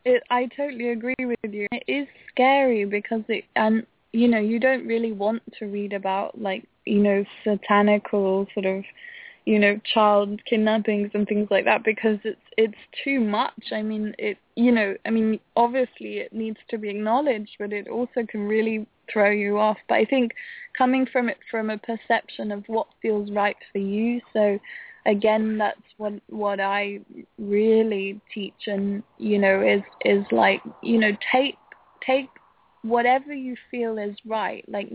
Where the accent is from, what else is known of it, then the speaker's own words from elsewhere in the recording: southwest France, France; also born or lived in England; I was born in England, and I lived there till I was 7, then came to France